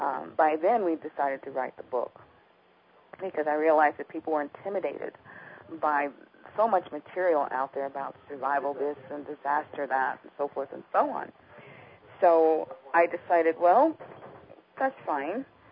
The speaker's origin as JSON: {"language": "English", "town": "Chicago", "region": "Illinois", "country": "United States", "tie": "born there", "said": "I'm from a city. I was born in Chicago. And I never heard the word preparedness when I was growing up, but I'm not a city girl."}